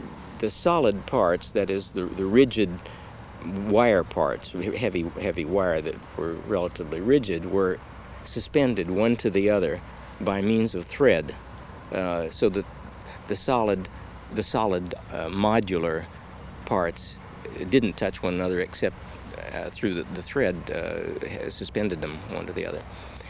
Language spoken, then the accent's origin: English; Oregon, United States; I went to the University of Oregon, going to my home state school